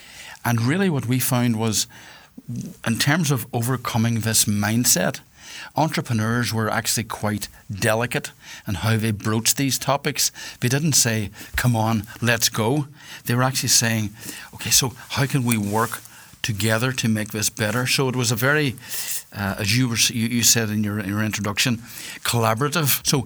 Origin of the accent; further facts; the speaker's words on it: Northwest Ireland, Ireland; You probably can hear from my accent that I'm from the northwest of Ireland.